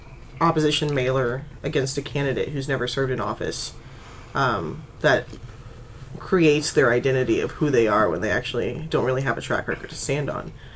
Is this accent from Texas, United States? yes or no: no; Kansas City, Missouri, United States; also born or lived in Lee's Summit; I'm from Kansas City. As soon as I graduated from high school, I moved from Lee's Summit to downtown Kansas City, same year of redistricting.